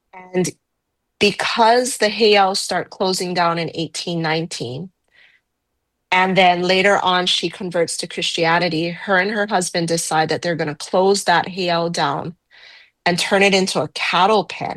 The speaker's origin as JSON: {"language": "English", "town": "Wailua", "region": "Hawaii", "country": "United States", "tie": "born or raised there", "said": "I was born and raised in Wailua."}